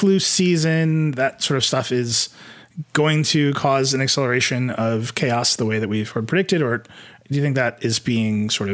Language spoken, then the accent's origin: English; Midwest, United States; I'm from the Midwest.